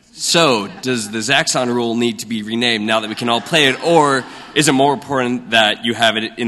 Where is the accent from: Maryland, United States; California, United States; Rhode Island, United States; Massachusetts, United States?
Maryland, United States; Baltimore; from Baltimore.